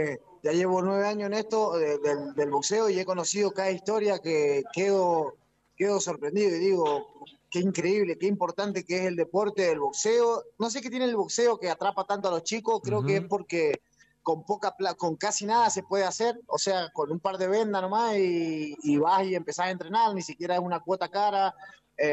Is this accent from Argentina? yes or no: yes; Mendoza, Argentina; otro mendocino es Joel Mafawad, de ahí de Las Heras, también del gimnasio Pablo Chacón, de donde soy. Ajá. Yo también.